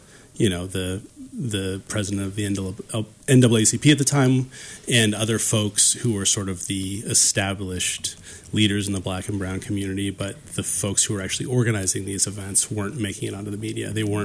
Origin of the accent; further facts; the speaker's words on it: Washington, United States; I grew up relatively poor in North Spokane County and like halfway between Elk and Chatteroy.